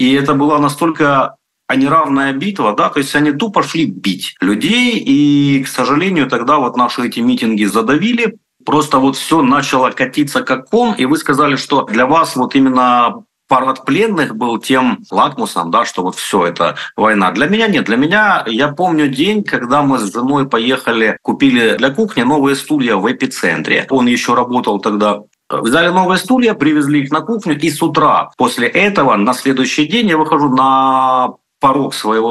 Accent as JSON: {"language": "Russian", "region": "Donetsk Oblast", "country": "Ukraine", "said": "я дончанин, я житель Донецкой области"}